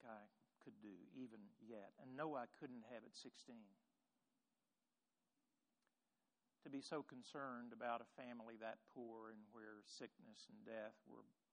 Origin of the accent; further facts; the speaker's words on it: Tennessee, United States; every year, the little church that I grew up in West Tennessee, and I'm sure they still do it